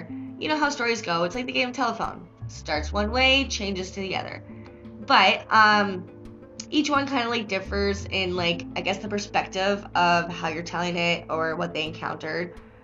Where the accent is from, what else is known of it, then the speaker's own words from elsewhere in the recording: Ontario, Canada; I am from Ontario, so I am close to this area.